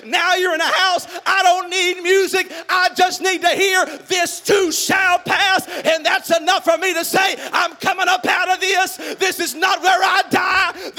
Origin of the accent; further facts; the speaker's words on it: Texas, United States; I was raised in Southeast Texas.